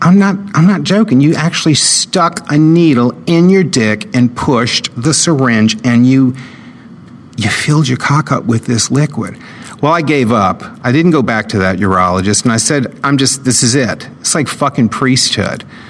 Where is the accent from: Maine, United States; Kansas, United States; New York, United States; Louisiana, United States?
Louisiana, United States; New Orleans; I grew up in New Orleans, Louisiana. I was one of six children. I had four brothers and two sisters.